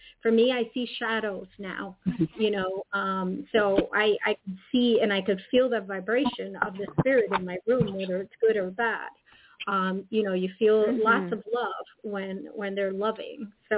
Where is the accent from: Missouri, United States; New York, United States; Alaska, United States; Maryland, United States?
New York, United States; You know, guys, I'm from New York, so there's no tornadoes in New York.